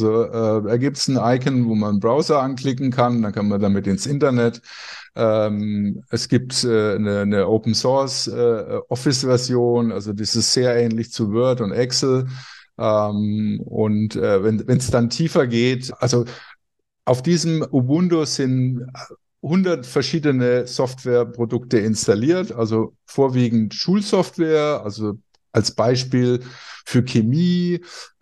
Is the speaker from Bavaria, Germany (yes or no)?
yes; Würzburg, Bavaria, Germany; Ich komme aus Würzburg, studiere aktuell Konstruktionsbionik in einem Fernstudium in Saarbrücken und hatte jahrelang in Würzburg eine IT-Firma namens